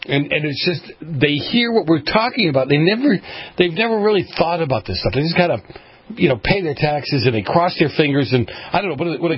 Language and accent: English; Boston, Massachusetts, United States; accent: Boston; you can tell I'm from Boston, right? Because I keep wanting to say Pillar. That's we always put R's in Boston where they don't belong